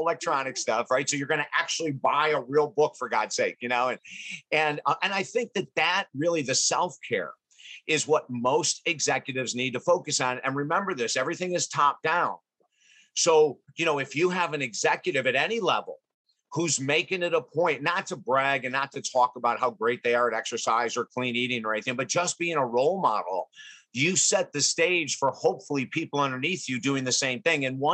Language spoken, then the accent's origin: English; Syracuse, New York, United States; I was raised in Syracuse, New York. So, you know, in the wintertime, shoveling snow for driveways, we kind of did it.